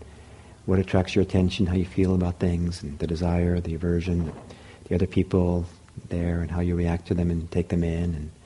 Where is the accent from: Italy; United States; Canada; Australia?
Italy; remember when I was in Italy, growing up in Italy, when I was 17, or eight, I guess I was 18, I had really long hair